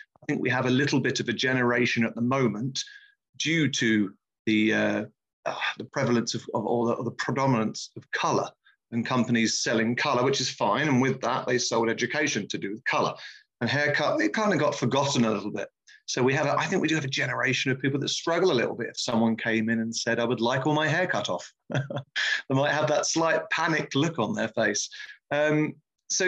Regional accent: England, United Kingdom; now in Norway; I'm from England, yes, just outside London.

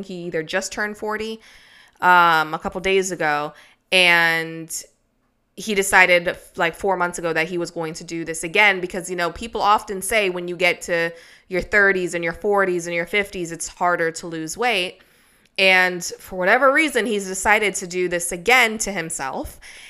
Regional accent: Jamaica; I grew up on rice. I'm Jamaican and I'm Chinese, and rice is on both sides of my family

